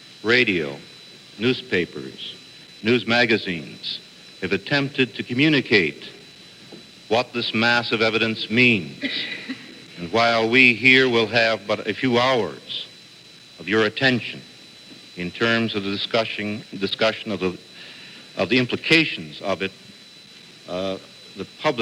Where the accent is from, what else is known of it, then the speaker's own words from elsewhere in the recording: Wisconsin, United States; I am proud to claim that John Doerr and Richard Cates are from my home state of Wisconsin.